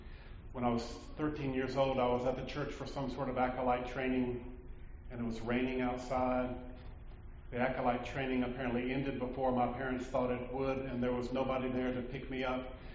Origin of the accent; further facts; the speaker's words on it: Vicksburg, Mississippi, United States; I grew up in Holy Trinity Episcopal Church in Vicksburg, Mississippi.